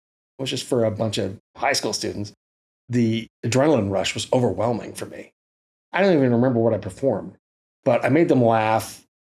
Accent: Emmett, Idaho, United States; also born or lived in Portland, Oregon; I was born in Portland, Oregon. My folks, when I was really young, divorced, and I ended up going to Idaho.

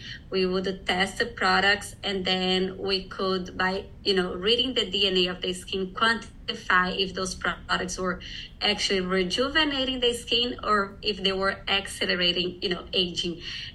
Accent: Brazil; I'm originally from Brazil.

